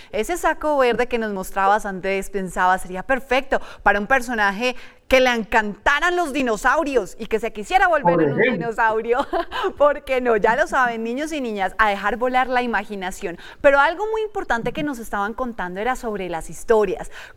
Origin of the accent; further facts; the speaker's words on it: Colombia; un dato para hacernos sentir muy orgullosos de lo que somos como colombianos.